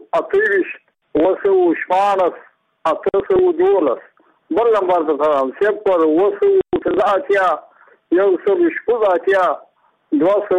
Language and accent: Pashto; Badghis, Afghanistan; زه په خپله د بادغیس ولایت یم د مقر د ولسوالۍ یم.